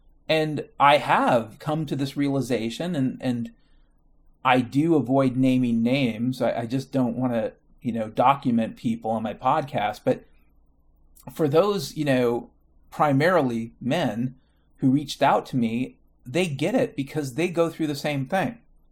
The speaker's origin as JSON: {"language": "English", "region": "Washington", "country": "United States", "also_born_or_lived": "Nashville", "said": "I moved to Seattle from Nashville in 2007, okay? Back home, right, to Washington State."}